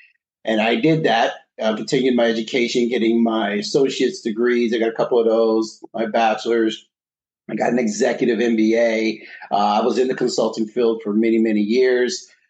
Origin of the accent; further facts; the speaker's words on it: Compton, California, United States; I grew up in Compton, California, Southern Cal area. People know it because of like rappers … you know, all that stuff, actors like Anthony Anderson, et cetera. So that was where I was raised.